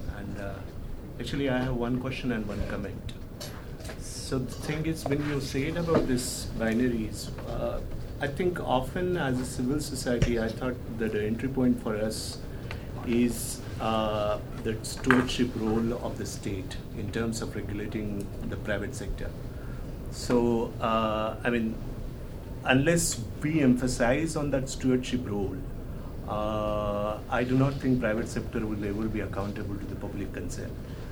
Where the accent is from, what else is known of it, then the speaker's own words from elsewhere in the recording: Pune, Maharashtra, India; also born or lived in Mumbai; I'm coming from Pune and Mumbai, and we used to have such a strong trade unions